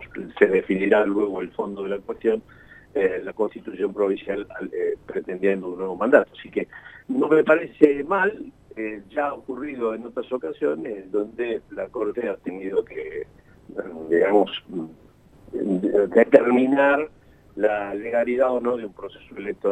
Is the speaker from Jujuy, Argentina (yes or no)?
yes; Jujuy, Argentina; Yo soy jujeño y conozco, por supuesto